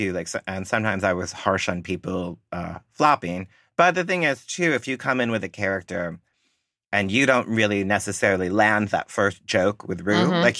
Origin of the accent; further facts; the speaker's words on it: Rochester, New York, United States; I'm gonna judge you because I'm from Rochester.